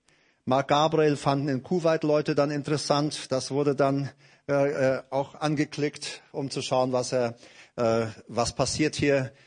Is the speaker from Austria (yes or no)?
no; Paraguay; German is a second language; now in Germany; musst dir vorstellen, da wo ich herkomme, in Paraguay ist jemand auf unserer Homepage gewesen